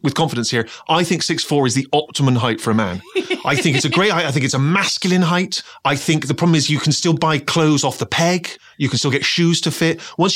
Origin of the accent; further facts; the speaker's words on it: Bristol, South West England, United Kingdom; that's not far from my hometown of Bristol.